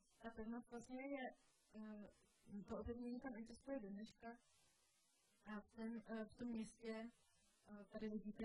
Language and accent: Czech; India; jestli by děti nemohla zaspívat písničku, když jsem z Indie, aby měli, aby byly vystaveny jiným kulturám.